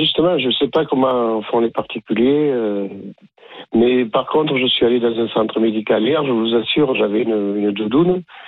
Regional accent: Nice, Provence-Alpes-Côte d'Azur, France; Je suis niçois d'origine.

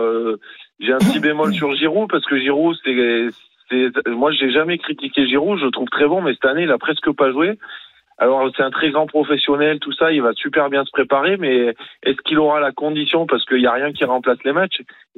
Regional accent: Auvergne-Rhône-Alpes, France; Ah non, je suis du Puy-de-Dôme.

